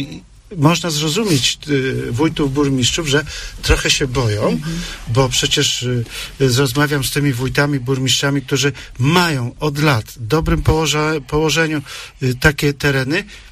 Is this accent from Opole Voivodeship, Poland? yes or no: yes; Opole Voivodeship, Poland; Proszę Państwa, ja kiedy jestem gdzieś w kraju, i mówię, że jestem z Opolszczyzny